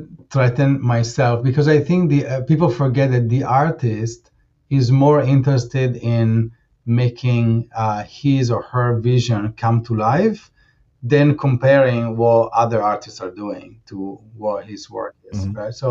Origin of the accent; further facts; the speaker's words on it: Italy; English is a second language; moved away as an adult; now in San Francisco, United States; I'm originally from Italy, where I did most of my studies. And then I moved here to the Bay Area, San Francisco, over 20 years ago.